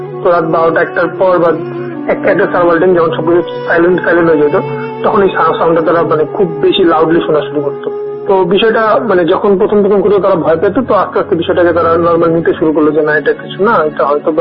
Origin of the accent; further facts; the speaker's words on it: Dinajpur, Rangpur Division, Bangladesh; আমি Dhaka পলিটেকনিকের final year একজন student. আমার হোমটাউন দিনাজপুরে, দিনাজপুরের একটা উপজেলায়।